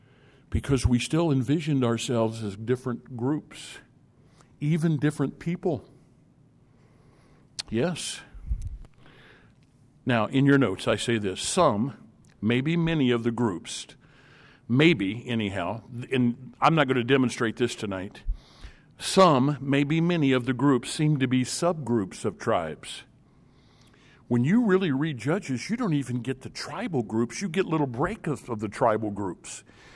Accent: Chicago, Illinois, United States; I'm from Chicago area

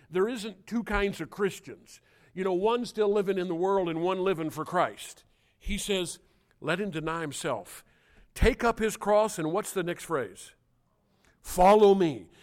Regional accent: Illinois, United States; I was driving from Paris Island, South Carolina, to Southern Illinois, where I grew up.

